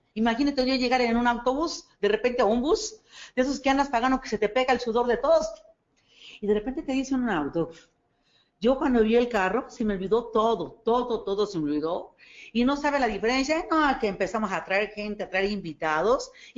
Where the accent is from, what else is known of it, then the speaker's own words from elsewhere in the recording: State of Mexico, Mexico; yo no soy de aquí, yo vengo del Estado de México, aquí, hablando aquí de México